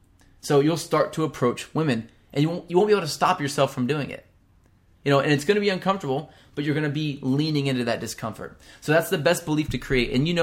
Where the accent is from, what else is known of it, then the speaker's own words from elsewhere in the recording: the South, United States; I'm from the South, too. I can say that sort of thing.